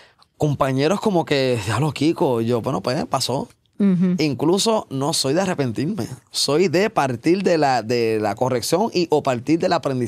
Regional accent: Puerto Rico; yo dije una realidad como ciudadano, como artista, como ser humano, como puertorriqueño.

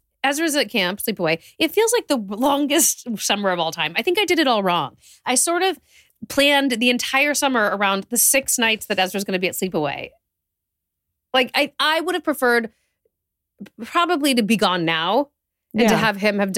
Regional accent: San Diego, California, United States; And I grew up in San Diego

